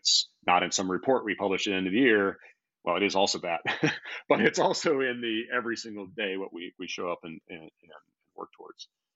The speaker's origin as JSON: {"language": "English", "region": "Arizona", "country": "United States", "tie": "born or raised there", "said": "So I grew up in Arizona. I grew up in the sort of in a agricultural area, surrounded by cotton fields and citrus groves"}